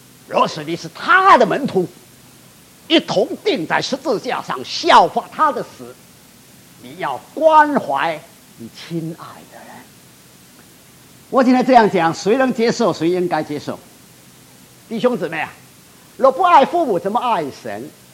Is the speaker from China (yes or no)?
yes; China; 我不是说我身为中国人讲孝亲